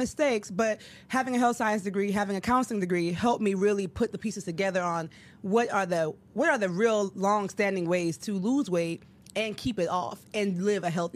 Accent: Chicago, Illinois, United States; I grew up in Chicago. My family's from Ghana, West Africa.

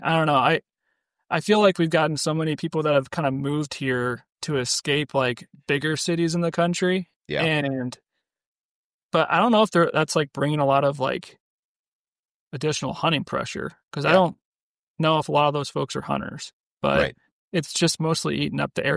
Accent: Iowa City, Iowa, United States; I'm originally from Iowa City.

